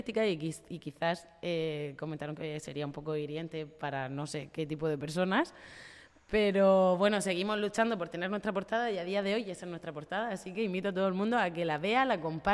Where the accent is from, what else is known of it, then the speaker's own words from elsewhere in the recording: Correntías, Valencian Community, Spain; grabado en Correntías, que es de donde soy yo.